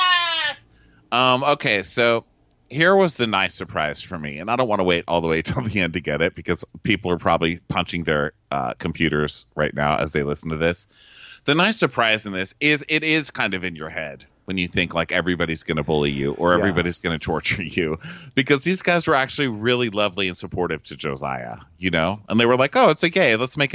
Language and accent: English; Texas, United States; Oh, well, I'm from Texas.